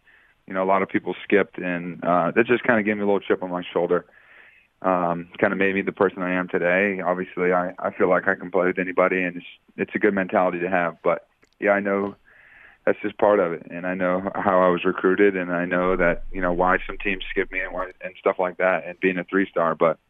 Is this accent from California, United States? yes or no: yes; California, United States; Growing up in NorCal has been amazing. And, yeah, I went to Oak Ridge High School, and we were rivals with Folsom